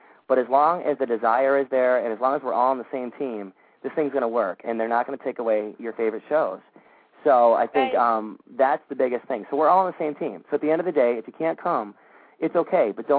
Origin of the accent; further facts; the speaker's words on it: Detroit, Michigan, United States; I'm from Detroit